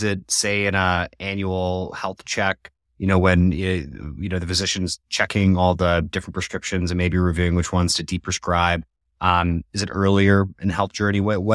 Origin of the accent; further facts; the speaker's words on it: Colorado, United States; now in United Kingdom; I also am living somewhere where I'm not originally from Colorado, now in the UK.